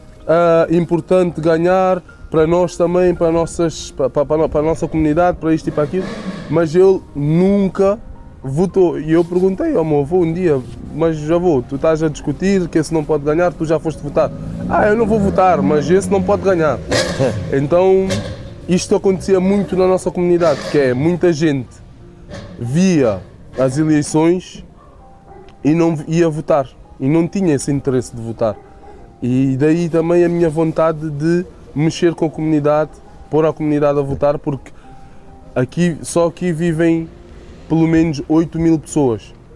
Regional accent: Portugal; Eu nasci cá, em território nacional, sou português, sou Yuxoli, considerado Yuxoli.

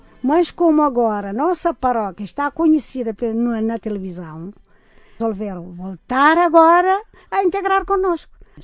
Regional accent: Cape Verde; now in Portugal; Desde que eu vim para Portugal, nunca tinha lá ido. Quando eu saí no aeroporto de Cabo Verde para ir à minha terra natal, onde eu nasci

